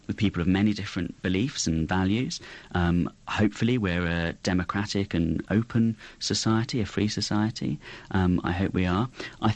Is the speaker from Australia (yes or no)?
no; United Kingdom; one of the good things, I think, about being British and about being from other European countries as well is the very rich mix in our heritage